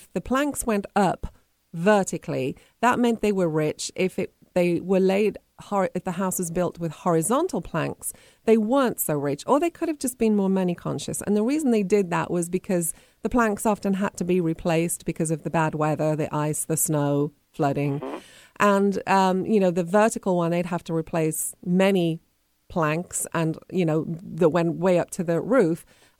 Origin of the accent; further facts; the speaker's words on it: England, United Kingdom; where I grew up in England at home, you know, almost everybody lives in a brick house.